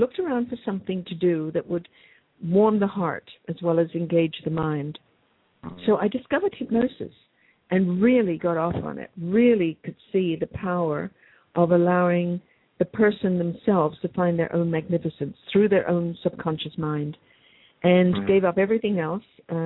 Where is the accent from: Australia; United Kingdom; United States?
United Kingdom; England; Well, I grew up in England.